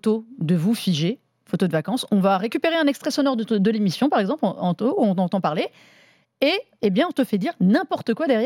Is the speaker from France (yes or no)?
no; Sweden; French is a second language; Nous aussi, on vient de Suède